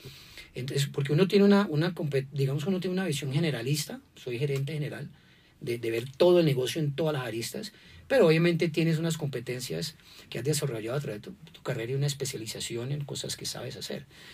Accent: Cali, Valle del Cauca, Colombia; yo soy colombiano, soy caleño, estábamos en Panamá, queríamos por razones personales volver a Colombia

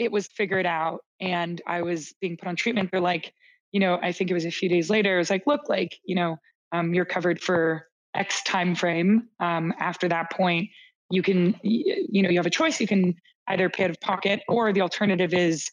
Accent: Canada; as a Canadian, I was exposed to American healthcare for the first time

